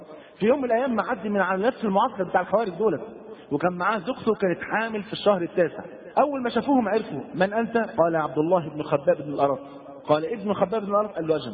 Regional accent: Egypt; زي اللي حصلت في السعوديه وزي اللي حصل عندنا في مصر

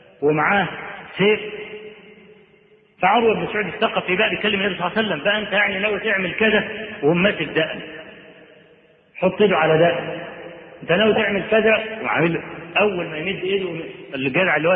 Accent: Upper Egypt, Egypt; ده احنا عندنا في الصعيد لحد دلوقتي

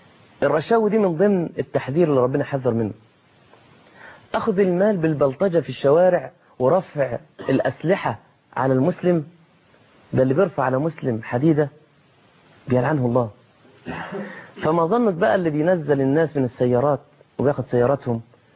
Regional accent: Egypt; بحتش دي يعني معلش ده عندنا في مصر

